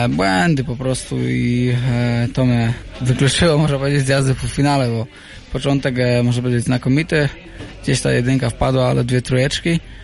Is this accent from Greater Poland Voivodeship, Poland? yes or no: yes; Leszno, Greater Poland Voivodeship, Poland; Generalnie wywodzimy się z Leszna i to każdy o tym wie